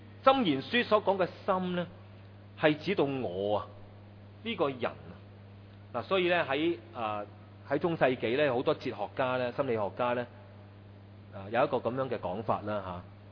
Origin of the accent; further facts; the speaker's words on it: China; 我們中國人最喜歡的富貴。